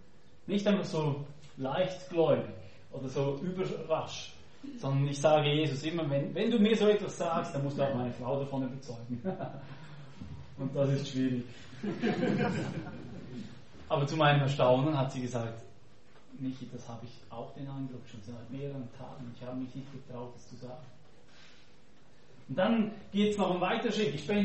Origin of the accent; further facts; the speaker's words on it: Switzerland; ich bin ja ein Schweizer